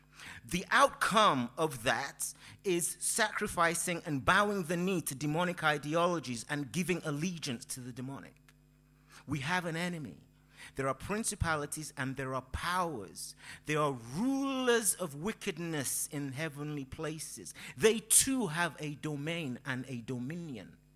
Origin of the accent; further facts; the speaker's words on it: Nigeria; Now, I am married to a Bulgarian, so, and I am Nigerian, so nothing against intermarriage, I'm just saying.